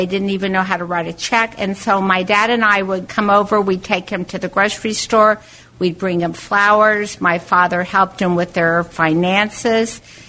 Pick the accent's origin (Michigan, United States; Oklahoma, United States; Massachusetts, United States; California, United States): Oklahoma, United States; Oklahoma City; So growing up in Oklahoma City, I never spoke to or really met anyone that went to the synagogue.